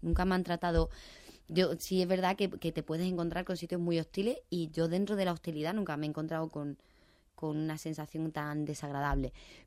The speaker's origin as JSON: {"language": "Spanish", "town": "Nerja", "region": "Andalusia", "country": "Spain", "said": "esta canción me lleva a mi tierra, me lleva a mis orígenes, me lleva a mi familia, me lleva a Nerja, que toda mi familia es de allí, de Nerja."}